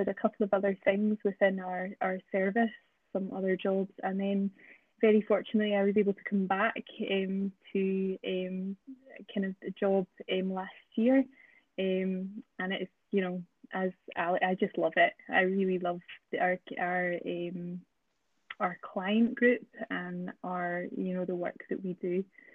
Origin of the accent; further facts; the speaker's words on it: Isle of Bute, Scotland, United Kingdom; also born or lived in Glasgow; now in Dundee, United Kingdom; I am not originally from Dundee, so I am from Bute, the Isle of Bute. So I'm a kind of, and studied in Glasgow, so very much came to Dundee for for the job